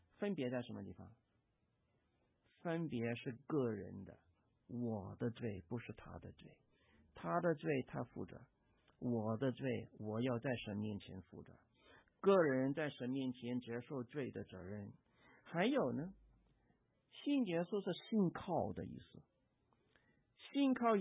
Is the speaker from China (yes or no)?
yes; China; 我们中国人有一个很不好的习惯